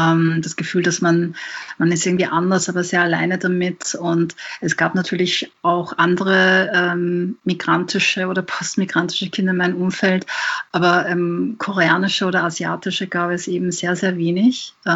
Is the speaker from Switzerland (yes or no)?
no; Vienna, Austria; Ich selber bin ja nicht migriert, ich bin in Wien geboren und aufgewachsen.